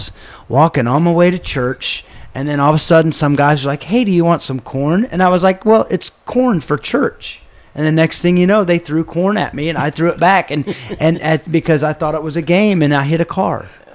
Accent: Bloomfield, United States; we grew up in Bloomfield, and basically it's all cornfields.

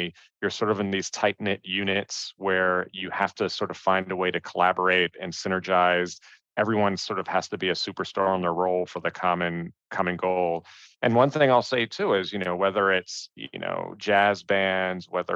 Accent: New York City, New York, United States; give a shout out to New York, which is where I come from. I grew up in Greenwich Village, which is probably one of the most diverse neighborhoods in, you know, in the city

